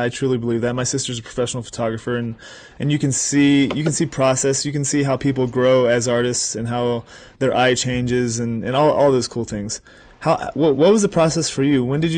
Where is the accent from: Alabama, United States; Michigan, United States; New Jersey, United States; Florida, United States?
Florida, United States; I like cold water, and, growing up in Florida, yeah, I would always take cold showers just to cool down and stuff.